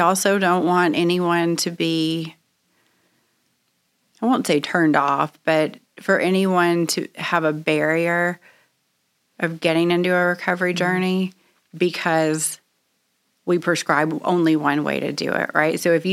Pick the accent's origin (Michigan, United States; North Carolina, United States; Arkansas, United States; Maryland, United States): Arkansas, United States; Bentonville; So I started drinking at 14. I grew up in Arkansas, and so there really wasn't a lot else